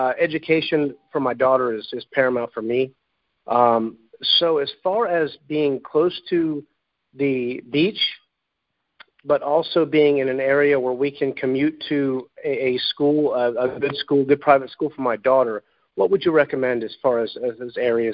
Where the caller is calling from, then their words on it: Savannah, Georgia, United States; We're calling in from Savannah, Georgia.